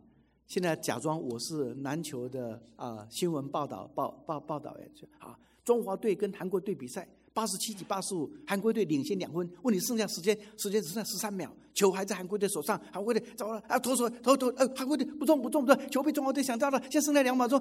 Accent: Nantou County, Taiwan; 台湾南投人，家世清寒，唯以清白自傲

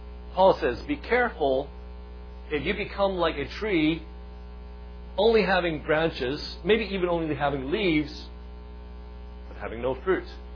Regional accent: Hong Kong; I flunked all my Chinese classes when I was growing up in Hong Kong, from elementary school all the way through high school.

